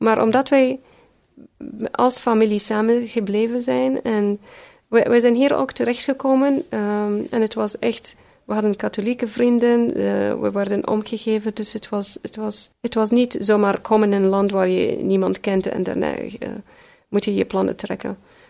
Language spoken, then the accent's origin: Dutch; Iraq; moved away; In 1991 zijn wij uit Irak vertrokken. Het was mijn mama en vier meisjes.